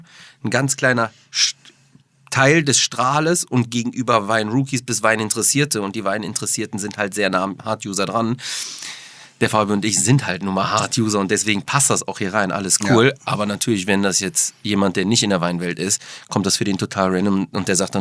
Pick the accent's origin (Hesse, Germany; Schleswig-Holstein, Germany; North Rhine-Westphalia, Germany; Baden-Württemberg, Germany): North Rhine-Westphalia, Germany; Düsseldorf; Hab sehr lange Gastronomie gemacht in der Hometown Düsseldorf.